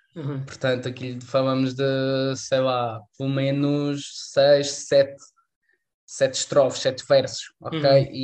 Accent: Madeira, Portugal; olha, eu sou da Madeira e eu tinha que fazer viagens todas

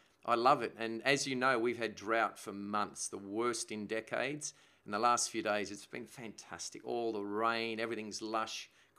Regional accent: Sydney, New South Wales, Australia; now in Brisbane, Australia; So we came to Australia in 1969. And basically, Sydney. I grew up in Sydney. And then ventured to Mullumbimby near Byron Bay.

